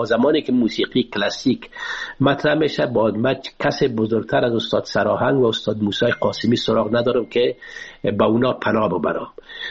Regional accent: Afghanistan; من اولین افغان هستم

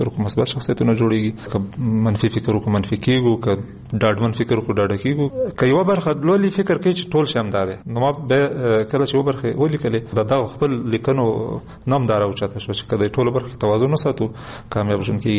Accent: Kunar, Afghanistan; یعنې زه د کونړ یم خو د کونړ اصطلاحات نه یي

